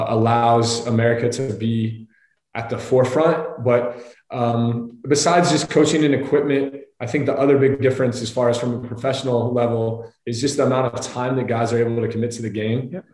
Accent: Florida, United States; And I grew up in Florida

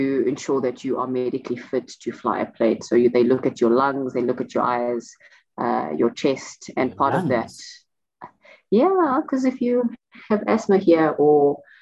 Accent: South Africa; but we're in South Africa. That's not going to happen. I'm not going to go to NASA as a South African.

